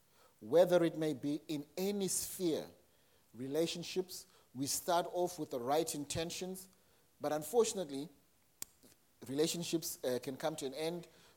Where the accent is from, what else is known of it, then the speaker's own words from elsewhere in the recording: Zimbabwe; I grew up in Zimbabwe, it was either you passed or you failed.